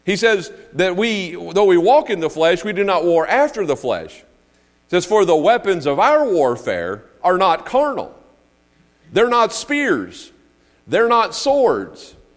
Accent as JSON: {"language": "English", "region": "North Carolina", "country": "United States", "said": "I'm from Western North Carolina. We're practically brothers."}